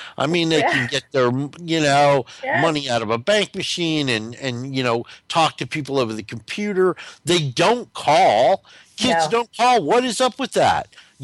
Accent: New Jersey, United States; also born or lived in New York City / Washington / St. Louis; when I was a kid, I grew up in North New Jersey.

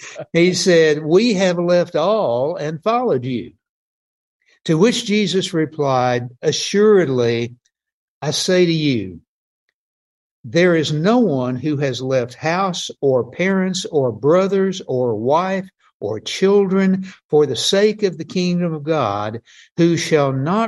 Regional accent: Oak Ridge, Tennessee, United States; born there; Well, I want to tell you that I was born in Oak Ridge, Tennessee, which is the Atomic City.

